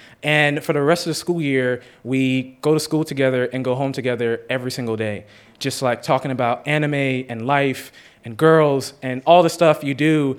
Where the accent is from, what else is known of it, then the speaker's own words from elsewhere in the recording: Jamaica; I'm Jamaican. My Usain Bolt came out.